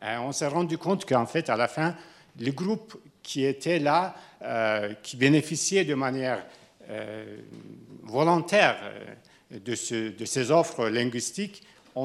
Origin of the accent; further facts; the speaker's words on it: Neuchâtel, Switzerland; je suis un Neuchâtelois d'origine turque. Je suis en Suisse, ça fait presque 30 ans.